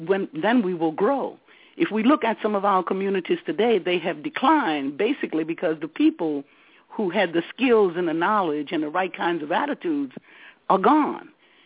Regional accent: New Orleans, Louisiana, United States; trying to help people similar to the person that I was growing up in the Seventh Ward of New Orleans, with committed parents and numerous people who were concerned about my development.

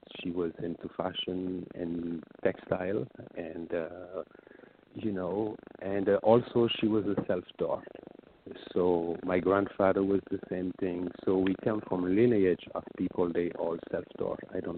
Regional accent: Senegal; English is a second language; moved away as an adult; I'm originally from Senegal, from West Africa.

